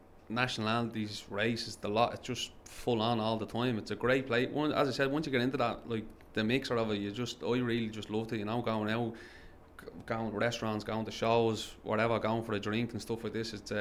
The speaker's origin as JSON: {"language": "English", "town": "Dublin", "region": "Leinster", "country": "Ireland", "said": "I loved London, living there, and obviously I'm from Dublin"}